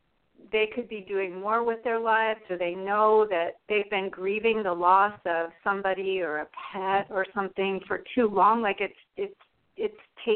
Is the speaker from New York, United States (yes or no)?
no; Seattle, Washington, United States; I'm from Seattle, Washington. I live here and I work here, and I was actually born and raised here.